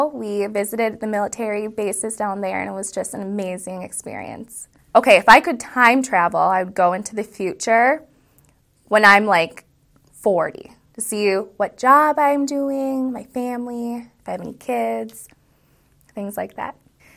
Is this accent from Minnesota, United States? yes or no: yes; Woodbury, Minnesota, United States; I'm from Woodbury, Minnesota, and this is my fourth year on the MVC.